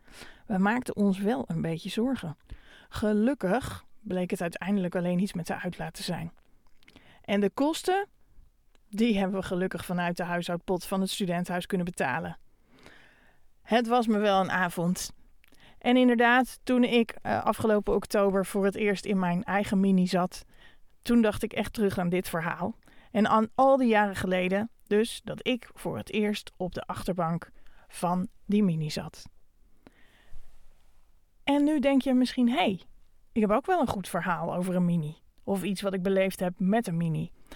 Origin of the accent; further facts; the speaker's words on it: North Holland, Netherlands; En ik kwam vanuit het Gooi heel eind reizen naar Zwolle toe en ging daar op kamers wonen en ging journalistiek studeren.